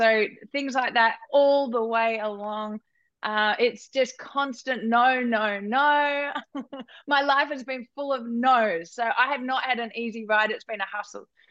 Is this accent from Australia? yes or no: yes; Australia; accent: Australian; Actually, a lot of people have been saying that that I'm faking my Australian accent.